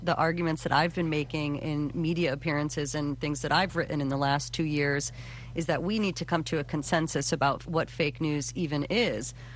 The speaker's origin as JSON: {"language": "English", "region": "Connecticut", "country": "United States", "tie": "born or raised there", "said": "I grew up in Connecticut and we had a competitive marketplace there with the Hartford Current, several other smaller local papers and cities nearby."}